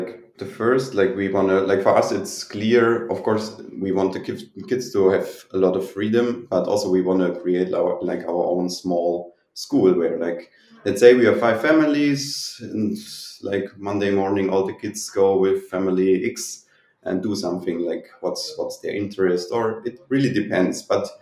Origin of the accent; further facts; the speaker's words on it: Germany; English is a second language; now in Romania; I'm from Germany. I also did my 13 years of school